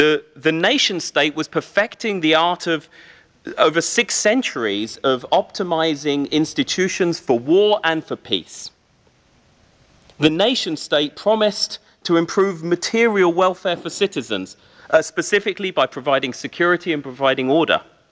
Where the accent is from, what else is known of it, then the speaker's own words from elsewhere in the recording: Bristol, South West England, United Kingdom; This is a video of my hometown of Bristol, but I work all over the world.